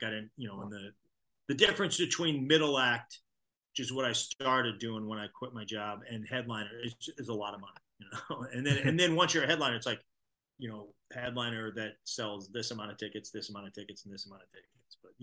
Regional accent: St. Louis, Missouri, United States; my hometown, St. Louis, is probably my favorite place to play.

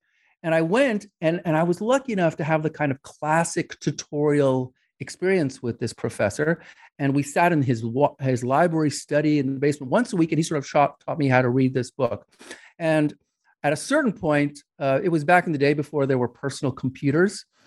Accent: New York, United States; It wasn't a subject that we studied. I grew up in New York.

